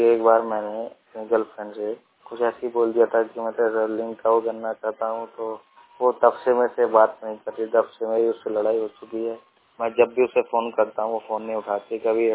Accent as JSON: {"language": "Hindi", "region": "Delhi", "country": "India", "said": "मैं दिल्ली का रहने वाला हूँ। दिल्ली में मैं न्याल विहार में रहता हूँ।"}